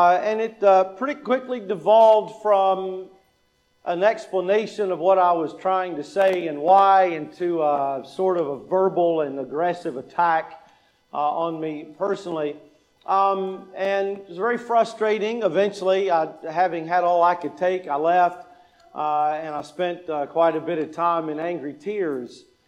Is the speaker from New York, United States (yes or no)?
no; Kentucky, United States; I grew up in Kentucky, and Kings Island was just up the road